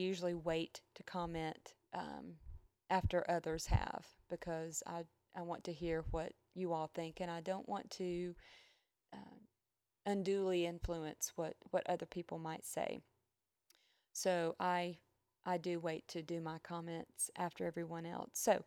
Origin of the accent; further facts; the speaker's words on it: Atlanta, Georgia, United States; Grew up in Atlanta, lived my whole life there.